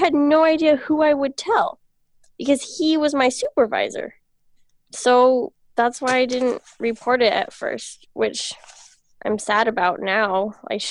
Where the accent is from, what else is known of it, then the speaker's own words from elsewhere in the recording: Pacific Northwest, United States; And I grew up in the Pacific Northwest, hiking a lot in Olympic National Park and Mount Rainier and the North Cascades.